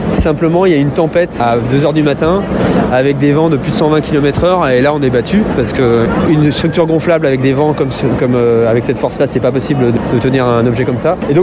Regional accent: Lyon, Auvergne-Rhône-Alpes, France; En tant que Lyonnais, en tant qu'artiste, c'est important d'en faire partie.

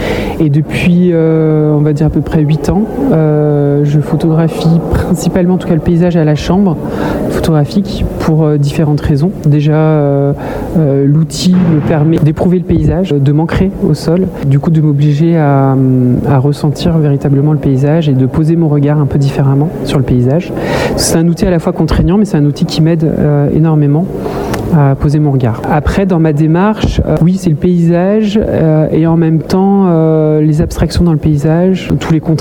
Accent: Roanne, Auvergne-Rhône-Alpes, France; now in Lyon, France; je suis originaire de Roanne, donc dans la Loire, et j'habite à Lyon depuis déjà 25 ans à peu près. J'ai toujours habité à proximité du fleuve

